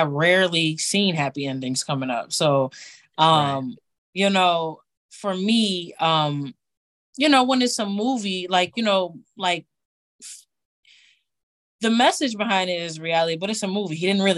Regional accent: Buffalo, New York, United States; You know, especially where I come from. I'm from Buffalo, New York. Like, I'm from the east side of Buffalo, New York.

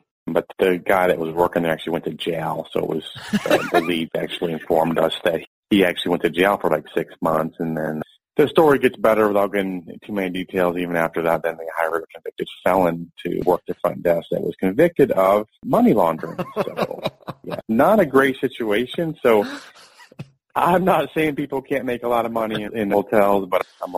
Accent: Owosso, Michigan, United States; I grew up in Owosso.

